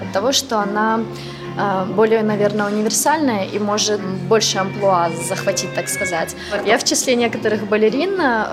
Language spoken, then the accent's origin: Russian; Nizhny Novgorod, Nizhny Novgorod Oblast, Russia; moved away as an adult; also born or lived in Kazakhstan; now in Minsk, Belarus; и я живу здесь 11-й год, и для меня этот город очень родным стал. То есть я родилась в Казахстане, выросла в Нижнем Новгороде, а свою осознанную жизнь самую, то есть я провела в Минске.